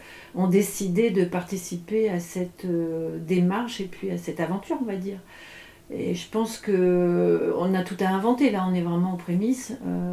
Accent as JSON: {"language": "French", "town": "Béthune", "region": "Hauts-de-France", "country": "France", "said": "Et bon, du coup, moi, je viens de Béthune-Brevet."}